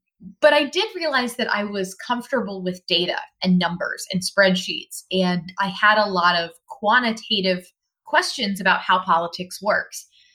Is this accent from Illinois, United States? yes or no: no; Florida, United States; I grew up in Central Florida, and you may have heard that Florida played a pretty key role in the election in 2000.